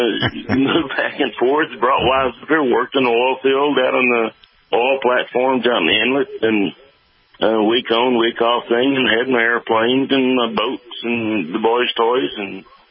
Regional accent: Texas, United States; moved away as an adult; Well, I grew up in Texas, just outside of Dallas.

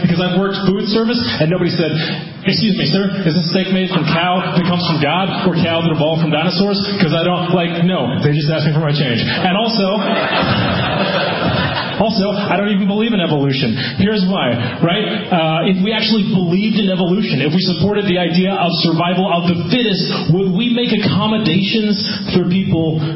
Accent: Boston, Massachusetts, United States; I confuse people a lot of times because I'm from Boston originally. That's where I lived most of my life.

